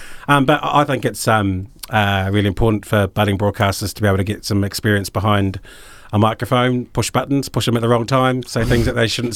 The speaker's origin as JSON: {"language": "English", "town": "Christchurch", "region": "Canterbury", "country": "New Zealand", "tie": "born or raised there", "said": "I grew up in Christchurch, and I've got a pretty weird music taste from where I grew up."}